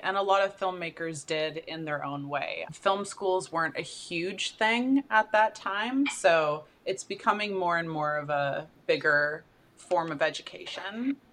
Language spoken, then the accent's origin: English; Vancouver, British Columbia, Canada; my hometown, Vancouver